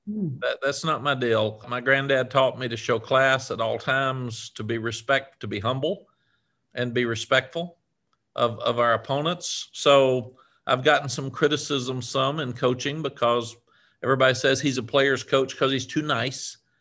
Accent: Cookeville, Tennessee, United States; I was raised in a small town in Tennessee, Cookeville, Tennessee.

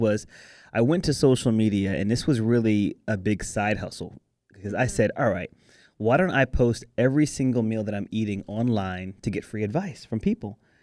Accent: the South, United States; we're here in Texas, and I grew up in the South too. So we've got the Mexican food, we got soul food. We love flavor here in the South.

